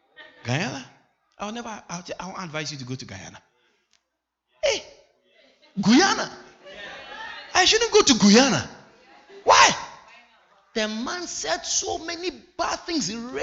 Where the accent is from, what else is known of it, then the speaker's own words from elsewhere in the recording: Agogo, Ashanti, Ghana; I was born in West Africa, in a country called Ghana, in a region called Ashanti region, in a town called Agogo, to … 86 years ago.